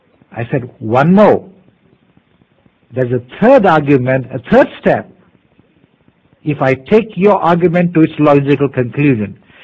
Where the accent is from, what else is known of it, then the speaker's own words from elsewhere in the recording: India; since I come originally from India, he thought I was a Hindu